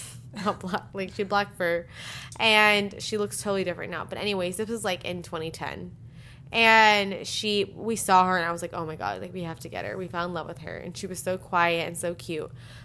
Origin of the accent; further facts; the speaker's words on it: El Paso, Texas, United States; now in New York, United States; So we grew up in El Paso and our parents still live there.